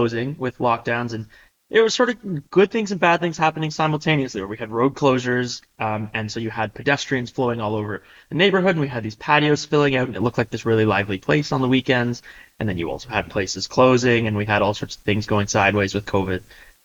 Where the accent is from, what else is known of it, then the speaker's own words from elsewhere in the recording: Toronto, Ontario, Canada; now in St. Catharines, Canada; I'm from Toronto originally, and I had only been in Niagara since 2019, you know, September when I came down for the college.